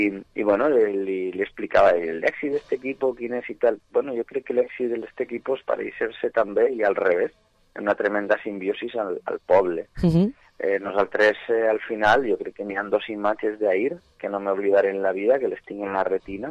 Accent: Valencian Community, Spain; first language Valencian; Sent el valencià, la meva llengua, parlen les meues les expressions que nosaltres diem quan ens enfadem

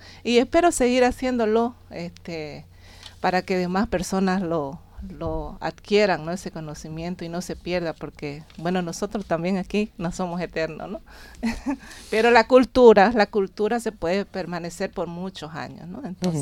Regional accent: Roboré, Santa Cruz, Bolivia; soy artesana de la Chiquitanía, específicamente del municipio de Roboré. Es un lugar turístico en todo su esplendor, tiene naturaleza, pintura rupestre

